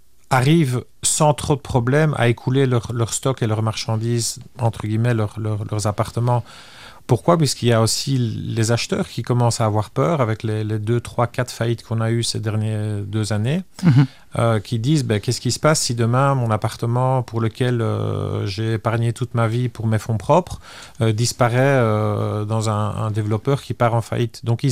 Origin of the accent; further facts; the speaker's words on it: Belgium; now in Luxembourg; je suis belge et que je suis moi-même résident luxembourgeois et fier de l'être.